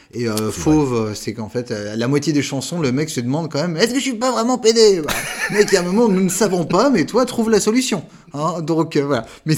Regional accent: Saint-Étienne, Auvergne-Rhône-Alpes, France; moi je suis de Saint-Etienne, moi je connais les mineurs, moi, tu vois.

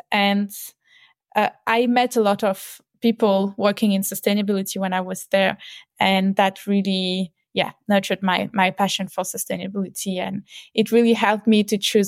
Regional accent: Valais, Switzerland; also born or lived in Mauritius; So first, I grew up in the Swiss mountains, so in Valais, in a small mountain village.

